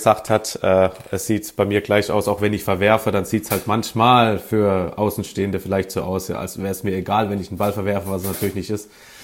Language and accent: German; Sinsheim, Baden-Württemberg, Germany; born there; Genau, aus der Nähe von Baden-Baden, aus Sinsheim. Nicht zu verwechseln mit dem Hoffenheim-Sinsheim. Das ist 100 Kilometer nördlicher. Kleine Gemeinde, 10.000 Einwohner, direkt 5 Minuten von Baden-Baden entfernt, ja.